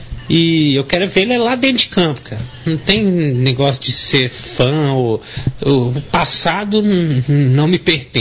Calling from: Belo Horizonte, Minas Gerais, Brazil; sou de Belo Horizonte.

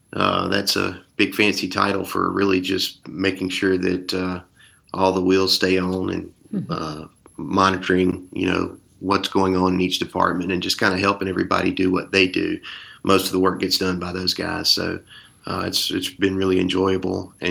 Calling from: Baton Rouge, Louisiana, United States; Right now I'm calling in from Baton Rouge.

